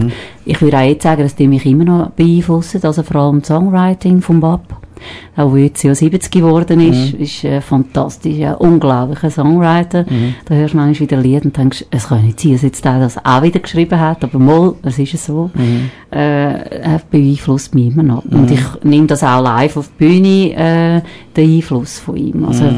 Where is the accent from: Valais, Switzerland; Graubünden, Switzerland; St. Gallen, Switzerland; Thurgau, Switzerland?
St. Gallen, Switzerland; Buchs; also born or lived in Mels / Zürich; Also ich bin eigentlich im Buchs aufgewachsen, Buchs St. Gallen, bin aber froh, habe ich das Dialekt nicht übernommen, Entschuldigung. Bin dann auf Mels gezogen, dort in die Schule, und dann nach einer langen Zürich gewesen